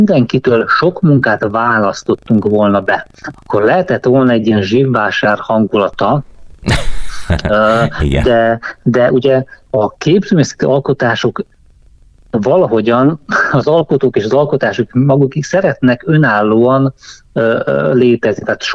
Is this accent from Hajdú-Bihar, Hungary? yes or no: no; Celldömölk, Vas, Hungary; minket vittett Celldömölkön a szülővárosomban az osztályfőnök és csapattal az egész osztály különböző munkahelyeket bemutatni